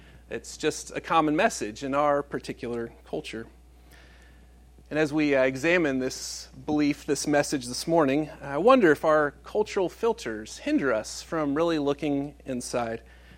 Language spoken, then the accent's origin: English; Dallas, Texas, United States; I grew up in Dallas